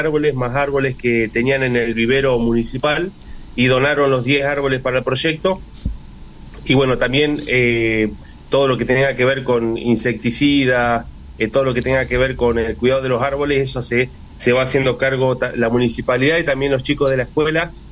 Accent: La Pampa, Argentina; soy de La Pampa, soy profesor en Ciencias de la Educación.

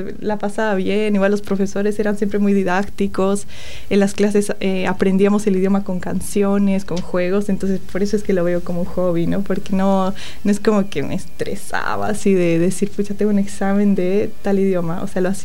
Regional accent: Bolivia; es muy importante, siendo boliviana, porque es como una representación de un poco de lo que es mi cultura y mi país en este país.

